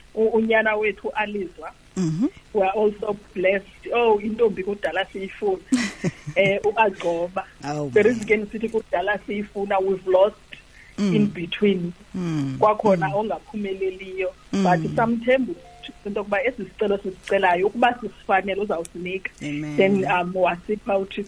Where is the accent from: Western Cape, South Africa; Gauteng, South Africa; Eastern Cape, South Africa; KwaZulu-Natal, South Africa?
Eastern Cape, South Africa; Gqeberha; I am from Gqeberha, born and bred in Gqeberha. I'm just a simple person that loves the Lord.